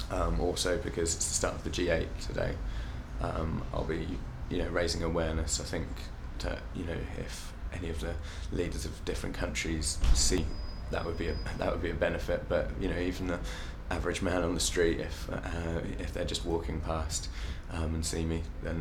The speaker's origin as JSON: {"language": "English", "town": "Ipswich", "region": "East of England", "country": "United Kingdom", "said": "I'm 23 and I'm from Ipswich."}